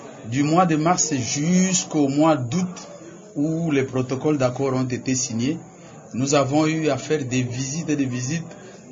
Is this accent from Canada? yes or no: no; Kenge, Kwango, DR Congo; J'ai parlé plusieurs fois à travers toutes les radios locales qu'il y a eu chez moi, à Kenge.